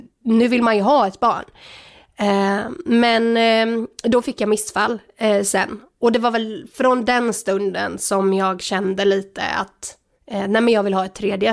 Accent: Lerum, Västra Götaland County, Sweden; also born or lived in Oslo, Norway; jag är född i Oslo faktiskt. Men sen så flyttade jag till Sverige. Och då flyttade vi till Lerum när jag var kanske 8, 9 kanske. Så då flyttade jag till Lerum och sen så har jag bott här typ hela mitt liv sedan dess då.

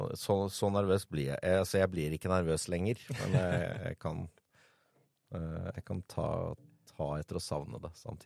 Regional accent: Oslo, Norway; Og jeg er pasifist fra Sankthanshaugen.

